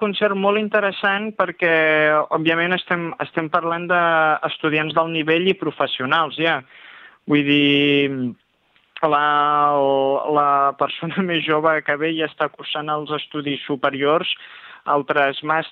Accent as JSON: {"language": "Catalan", "town": "Sabadell", "region": "Catalonia", "country": "Spain", "tie": "born or raised there", "said": "Jo sóc d'aquí de tota la vida."}